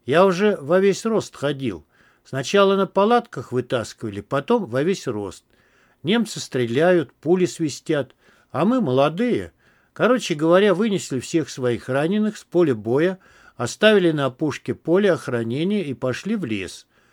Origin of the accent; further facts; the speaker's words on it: Russia; В 44-м году и мою родную деревню сожгли. Уже и нужды-то не было. Там деревушка 15 домов, крыши соломенные